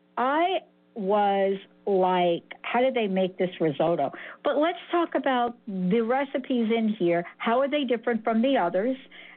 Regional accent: Bronx, New York, United States; Uncle Ralph in the Bronx, we're from the Bronx

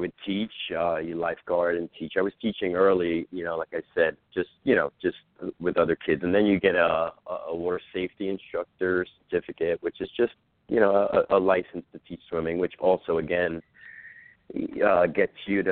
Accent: New York City, New York, United States; we lived in the Bronx. And, you know, growing up in the Bronx, it's not like you're around water

